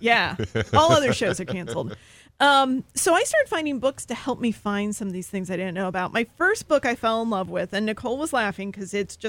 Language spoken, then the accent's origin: English; Ohio, United States; I grew up in Ohio, southern part, went to Miami, but I went to South Carolina for grad school.